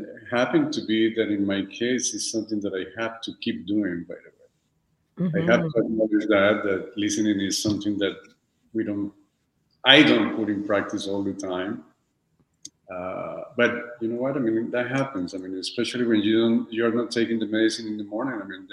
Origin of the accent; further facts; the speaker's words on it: United States; from the United States.